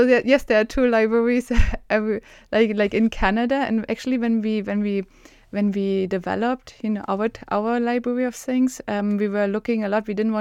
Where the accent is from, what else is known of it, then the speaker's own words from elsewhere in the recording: East Germany, Germany; English is a second language; Yes, so I grew up in East Germany, which was a socialistic country.